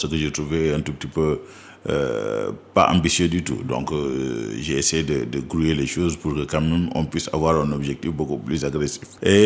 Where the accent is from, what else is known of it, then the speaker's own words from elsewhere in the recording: Dakar, Senegal; moved away as an adult; also born or lived in Tunisia; now in Canada; j'ai fait mes études à Dakar, j'ai grandi à Dakar et puis j'ai fait mon baccalauréat à Dakar